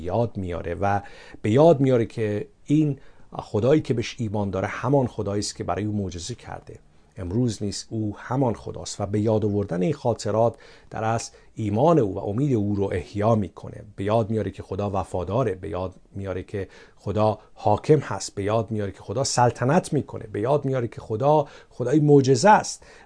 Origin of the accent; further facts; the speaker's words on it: Iran; در جامعه ما ایرانیان بزرگ شدیم